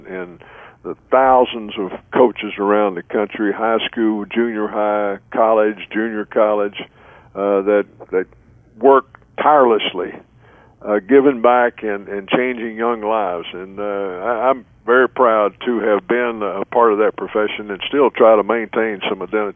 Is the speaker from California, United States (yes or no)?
no; Texas, United States; I didn't know for sure where, but I told him I was from Texas and would love to get back here.